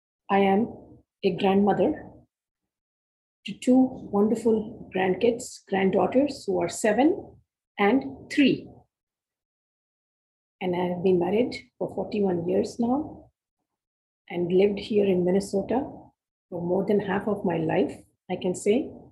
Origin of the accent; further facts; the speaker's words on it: Mumbai, Maharashtra, India; moved away as an adult; also born or lived in Vadodara; now in United States; I'm originally from Mumbai. And after marriage, I left Mumbai 41 years ago and lived in Baroda, Gujarat. And after having lived there for 7 years, we immigrated to the United States.